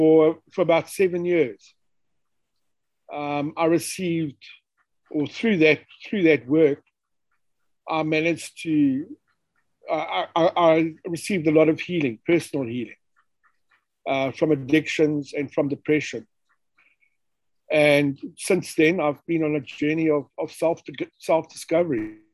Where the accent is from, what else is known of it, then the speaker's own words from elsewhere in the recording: Mokopane, Limpopo, South Africa; now in Phalaborwa, South Africa; from Limpopo, formerly from Mokopane or Potgieter's Rus, and now for the last week or so in Paloborwa, minutes away from the Kruger National Park.